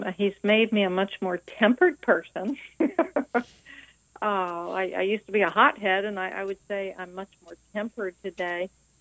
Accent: Virginia, United States; I grew up, well, two different places, in Fairfax County, Virginia, which is not too far from Washington, D.C. And then at 12, we moved to the country out on the Chesapeake Bay, still in Virginia. So I'm a Virginia girl.

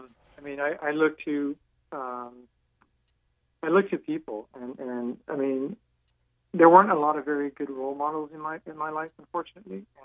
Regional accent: California, United States; also born or lived in Los Angeles; I was raised in the Valley, something in the Valley area. Came from a very... large family, very large family.

